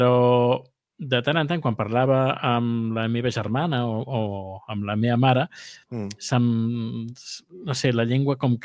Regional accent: Catalonia, Spain; moved away; com que no he viscut a Catalunya durant tots aquests anys, jo crec que el meu català s'ha mantingut dins del meu cervell intacte

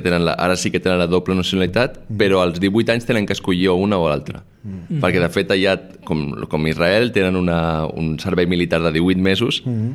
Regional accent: Sant Adrià de Besòs, Catalonia, Spain; Jo sóc de Sant Adrià

